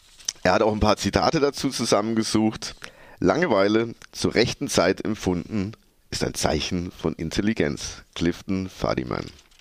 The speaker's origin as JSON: {"language": "German", "region": "Baden-Württemberg", "country": "Germany", "tie": "born or raised there", "said": "ich bin in der Nähe von Heidersheim aufgewachsen, 10 Kilometer maximal weg. Für mich war das immer so ein Kaff, völlig unbedeutend."}